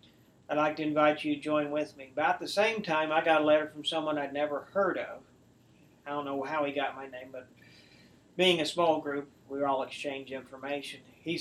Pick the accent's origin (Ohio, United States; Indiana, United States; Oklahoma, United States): Oklahoma, United States; Oklahoma City; Yes, I was raised in the Catholic faith, baptized as an infant in Christ the King Parish in Oklahoma City. Then we moved out further north in Oklahoma City, St. Eugene's Parish.